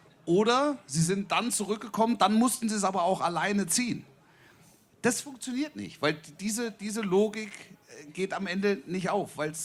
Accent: Baden-Württemberg, Germany; Ich bin da ganz in der Nähe groß geworden.

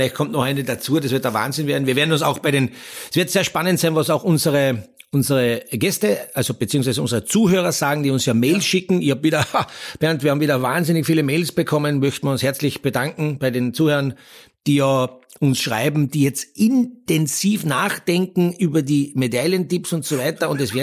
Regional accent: Austria

